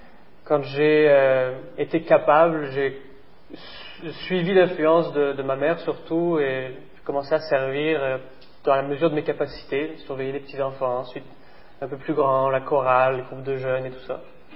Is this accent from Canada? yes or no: no; France; born there; j'ai 29 ans … je suis né en France, dans une famille chrétienne